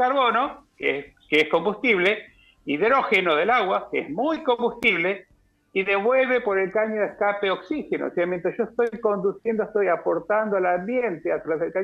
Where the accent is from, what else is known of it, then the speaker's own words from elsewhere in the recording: Anisacate, Córdoba, Argentina; Cuando digo que soy de Anisacate, no saben dónde queda.